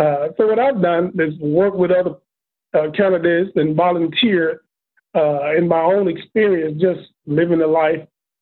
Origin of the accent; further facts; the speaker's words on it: Texas, United States; I'm from Texas, and whenever I leave and stay, I always miss the water.